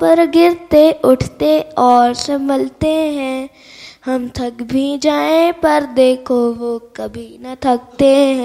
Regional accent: Raipur, Chhattisgarh, India; मैं रायपुर छत्तीसगढ़ से आया हूँ।

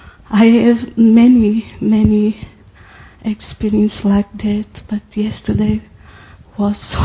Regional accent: Portugal; English is a second language; from Portugal. My English is not perfect, but I will try my best.

